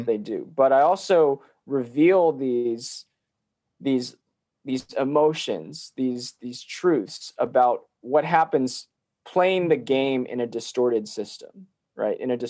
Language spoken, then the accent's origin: English; Maryland, United States; born there; I was born in Maryland, yeah.